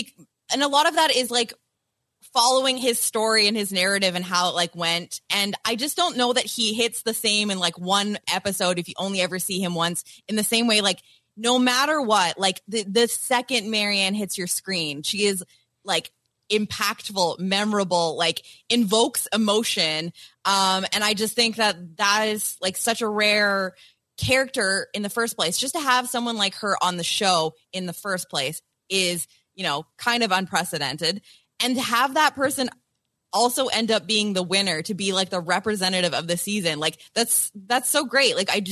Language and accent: English; Canada; as a Canadian